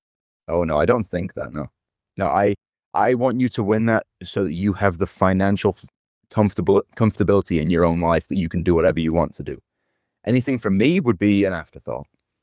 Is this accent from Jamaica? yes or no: no; United Kingdom; That's just in the nature of being a Brit. We are very self-deprecating as people.